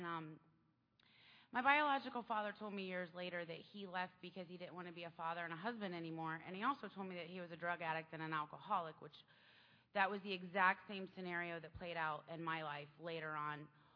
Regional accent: Winter Park, Florida, United States; born there; So, I was born here in Florida. I was born in 1971 in Winter Park.

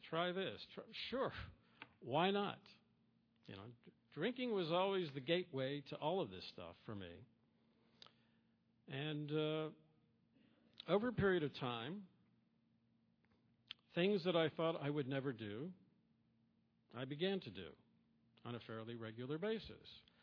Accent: Pittsburgh, Pennsylvania, United States; I grew up in Pittsburgh, by the way.

